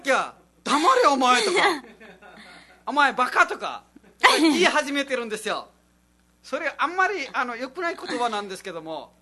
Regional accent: Nepal; first language Nepali; Japanese is a second language; あ、自分たちはネパール語なんですけども、ネパールもあのなんかヒマラヤとかあのちょっと山のところとか、あの東とか南とかあの中、あのそういうあの方言がい

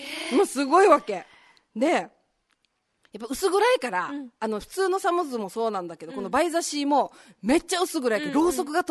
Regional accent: Okinawa, Japan; まあ、うどんはの沖縄市出身なので、

